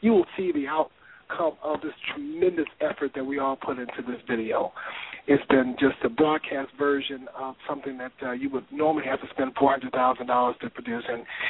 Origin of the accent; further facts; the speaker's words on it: Detroit, Michigan, United States; You're in Detroit, which I'm from Detroit, so I hate Detroiters.